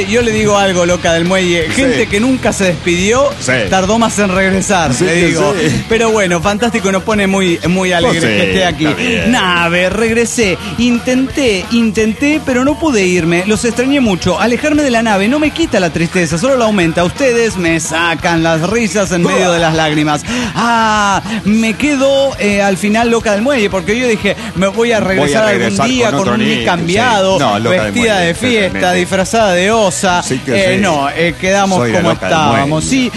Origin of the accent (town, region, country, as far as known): Cuba